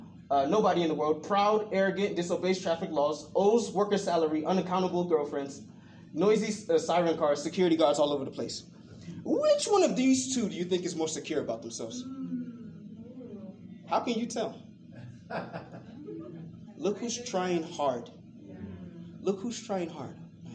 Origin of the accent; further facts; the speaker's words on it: Washington, District of Columbia, United States; I remember I was playing for this worldly band back in my hometown of D.C.